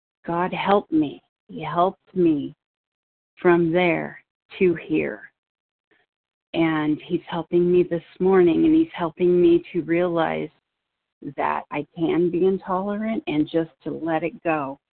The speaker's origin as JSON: {"language": "English", "region": "California", "country": "United States", "said": "Right now, I'm from California, but right now I'm in Las Vegas"}